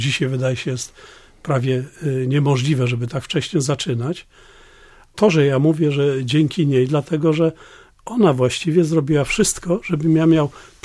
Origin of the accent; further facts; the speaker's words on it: Pomeranian Voivodeship, Poland; On wiedział, że ja jestem stąd